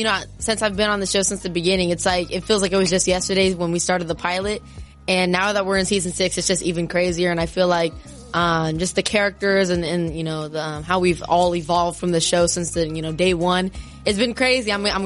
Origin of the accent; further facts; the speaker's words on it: California, United States; I'm from California, but I was always raised watching, the Lakers, what my family showed me